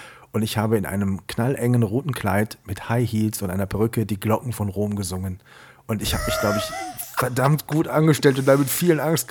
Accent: Siegburg, North Rhine-Westphalia, Germany; Ich war mit 15 Jahren mal Wagenengel bei uns zu Hause in Siegburg

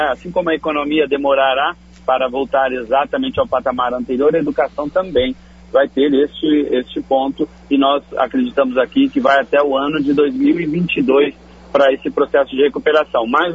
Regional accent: Santiago, Rio Grande do Sul, Brazil; Sou gaúcho de Santiago.

